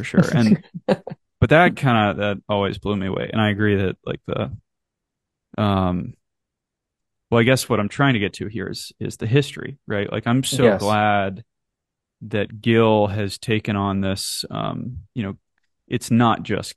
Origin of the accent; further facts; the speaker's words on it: North Carolina, United States; I grew up in North Carolina, so Pinehurst was obviously a huge influence.